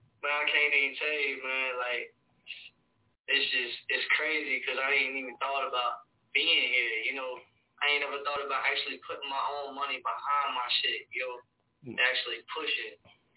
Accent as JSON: {"language": "English", "town": "Charlotte", "region": "North Carolina", "country": "United States", "said": "Like, I'm from Charlotte, so I'll be up in Charlotte all the time."}